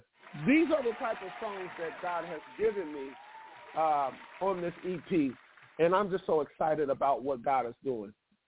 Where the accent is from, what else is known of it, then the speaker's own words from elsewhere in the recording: Indianapolis, Indiana, United States; I started writing, as a young little boy growing up in Indianapolis.